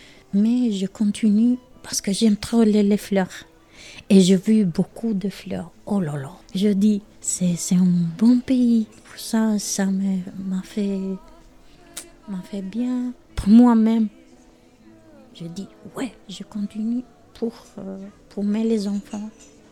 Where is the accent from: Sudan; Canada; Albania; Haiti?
Albania; French is a second language; moved away as an adult; now in Lons-le-Saunier, France; Ce n'est pas facile pour moi parce que j'ai grandi en Albanie. Et ma famille et tout. Mais je suis trop contente que je sois ici, en France.